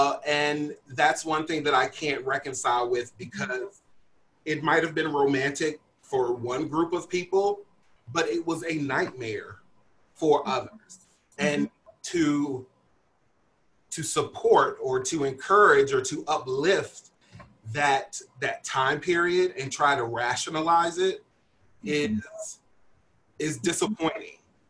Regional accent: Virginia, United States; It is the South, and I grew up in Virginia, which is not the Deep South.

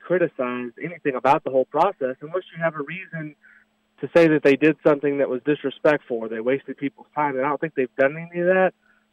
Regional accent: New Albany, Indiana, United States; maybe the fact that I'm from New Albany

